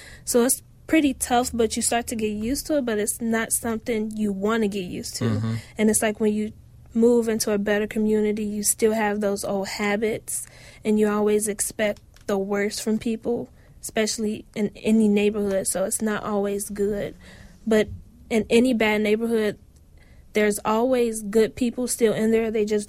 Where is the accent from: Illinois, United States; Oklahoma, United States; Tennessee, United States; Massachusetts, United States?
Illinois, United States; Chicago; Yeah, growing up in Lathrop Homes, it was pretty tough. Growing up in Chicago, period, and not from the suburbs, it's pretty tough.